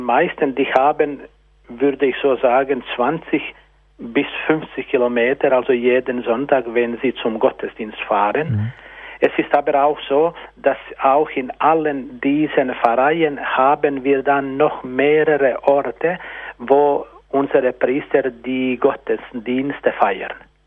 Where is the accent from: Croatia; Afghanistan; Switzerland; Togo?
Croatia; German is a second language; Und ich bin Kroate.